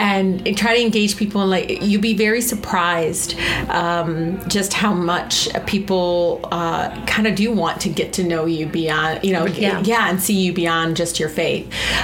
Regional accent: Michigan, United States; I'm from Michigan, so it's creeping everywhere.

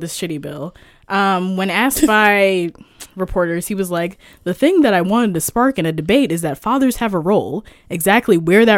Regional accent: New York City, New York, United States; I'm from New York.

